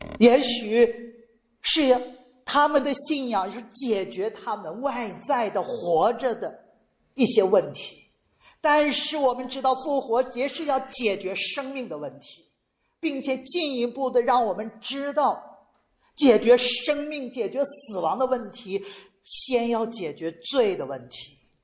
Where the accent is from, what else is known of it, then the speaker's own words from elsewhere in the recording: China; 特别我们中国人一提到信仰的时候，它是一个交换的